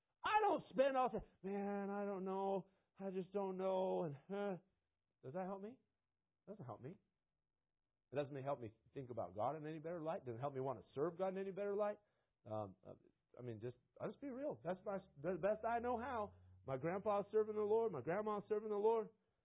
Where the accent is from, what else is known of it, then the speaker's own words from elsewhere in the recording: Washington, United States; I grew up in Eastern Washington. You have to make that clear with people when you're from Washington. You just have to make that clear. I'm from Washington. Well, first, of Washington State, okay, not Washington, D.C.